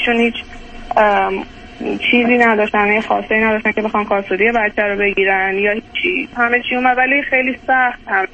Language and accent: Persian; Iran; moved away as an adult; من و همسر سابقم هر دو پزشک هستیم و از ایران مهاجرت کردیم و اومدیم، حدود 6 سال گذشته.